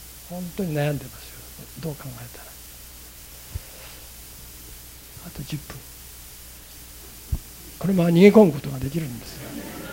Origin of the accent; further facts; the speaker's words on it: Iwate, Japan; also born or lived in Tokyo; now in Kyoto, Japan; 私は岩手県の出身でですね、未開放部落の問題はほとんど子供の頃から感じたことはなかった。だから20年前東京からこの京都に移り住み、その過程で奈良でも3年間過ぎました。